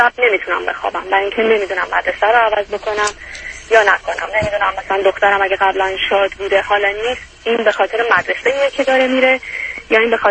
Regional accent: Iran; moved away as an adult; now in Canada; من سال 2003 از ایران اومدم، 5-6 سال اینجا بودم، بعد دوباره 4-5 سالی نبودم و 2 ساله که الان دوباره برگشتم کانادا.

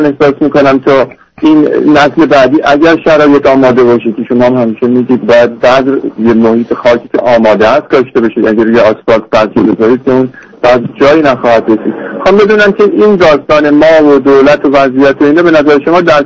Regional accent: Iran; من به عنوان یک ایرانی، به عنوان یک جوان

